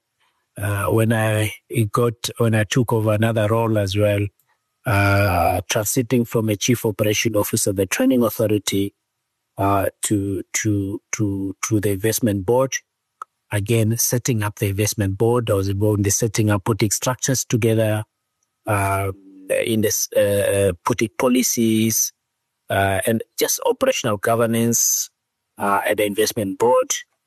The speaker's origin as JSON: {"language": "English", "region": "Zambezi", "country": "Namibia", "tie": "born or raised there", "said": "is a Namibian, raised in Namibia, in the Zambezi region. I went to primary school and secondary school in the Zambezi region, in the rural areas. I studied my primary school at Ngoma"}